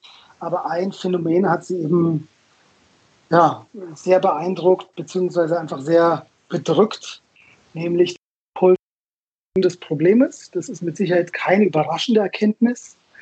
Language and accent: German; Munich, Bavaria, Germany; also born or lived in Israel; ich komme aus München, bin in München geboren, habe aber eine doppelte Staatsbürgerschaft und habe auch in beiden Ländern gelebt. Mhm. Zuletzt dann zum Studium und dann auch ein bisschen da gearbeitet. So zwischen Tel Aviv und Jerusalem.